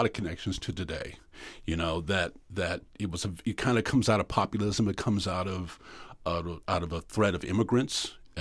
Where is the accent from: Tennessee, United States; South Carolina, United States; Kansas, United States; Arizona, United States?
Kansas, United States; Well, I think, you know, I grew up in Kansas, and as a kid, I heard about him.